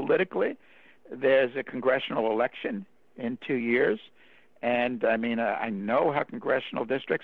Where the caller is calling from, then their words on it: Long Island, New York, United States; Again, I'm calling you from Long Island, and I'm a New Yorker